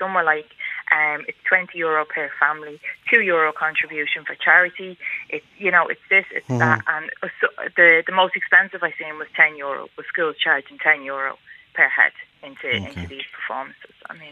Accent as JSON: {"language": "English", "town": "Dublin", "region": "Leinster", "country": "Ireland", "tie": "born or raised there", "said": "I'm from Dublin 7. I grew up on Blackhorse Avenue in Dublin 7."}